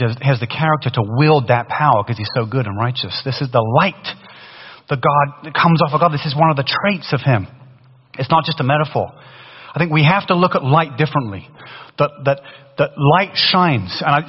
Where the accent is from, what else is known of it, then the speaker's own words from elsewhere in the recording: England, United Kingdom; accent: British; moved away; When I first moved from England, my British accent was stronger. And now no one knows where I'm from now.